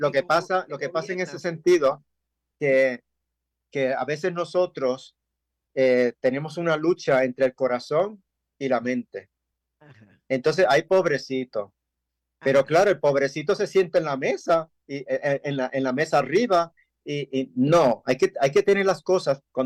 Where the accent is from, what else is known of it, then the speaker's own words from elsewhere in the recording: Puerto Rico; also born or lived in Madrid, Spain; Sí, yo soy puertorriqueño. ¿Sí? Lo que pasa es que viví muchos años en España.